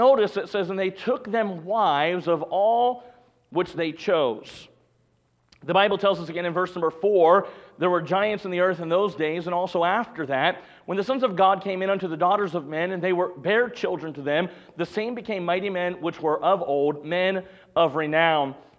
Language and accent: English; North Carolina, United States; I grew up in North Carolina. It doesn't snow a whole lot in North Carolina, amen?